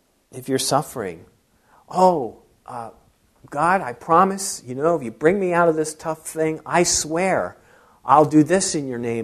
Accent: New Jersey, United States; I had a friend or that I grew up with in South Jersey

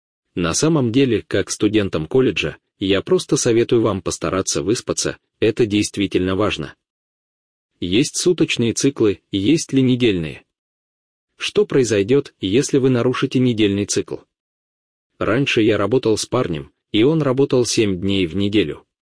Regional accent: New York, United States; Russian is a second language; Я вырос в Нью-Йорке, а в Нью-Йорке есть выбоины

